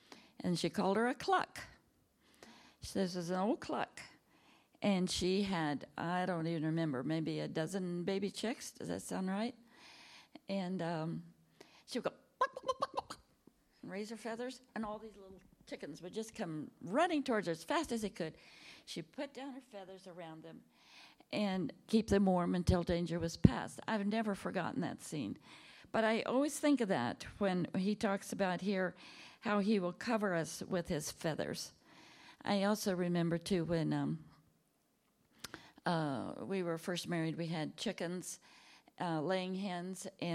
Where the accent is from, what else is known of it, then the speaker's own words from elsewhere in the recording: Quinter, Kansas, United States; I was born and raised in Kansas. I was born in the farmhouse where I was raised. And it's a little town called Quinter. I was just a kid and out in the plains of Kansas.